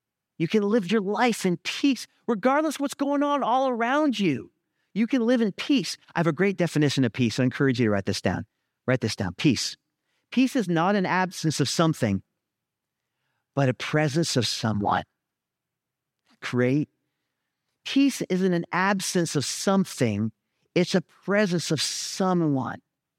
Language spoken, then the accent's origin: English; Vermont, United States; now in Southern United States; You know, I'm from Vermont. I'm from the north, and I came to the south, and it's a different culture, right?